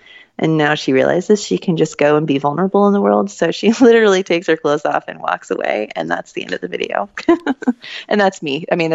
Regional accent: Florida, United States; That's the name of a species of cicada that I grew up listening to in Florida.

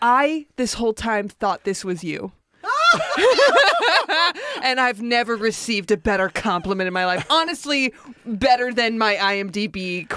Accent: North Hollywood, California, United States; And now they're building a new one in North Hollywood, where I'm from. So they're coming to my hometown.

